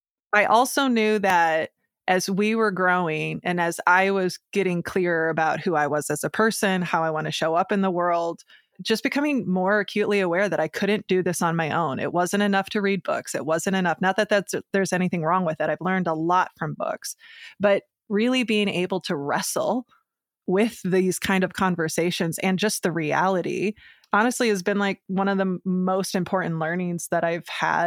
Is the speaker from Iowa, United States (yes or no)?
yes; Iowa, United States; particularly growing up in Iowa, it's an incredibly homogenous culture.